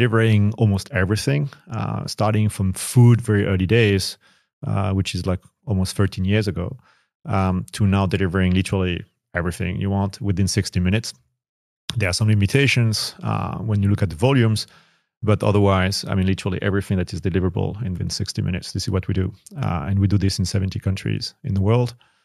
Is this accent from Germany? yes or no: yes; Germany; French by nationality, but I've been growing up in Germany a lot. So I consider myself as a half German, half French. My way of working is very German.